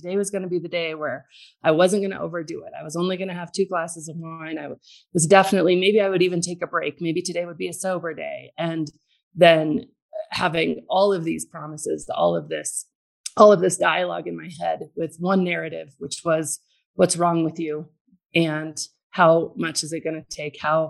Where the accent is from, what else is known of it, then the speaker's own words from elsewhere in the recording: Colorado, United States; I am from the mountains in Colorado. I actually grew up in a tiny little one-room log cabin with no running water and no electricity, raised by hippie parents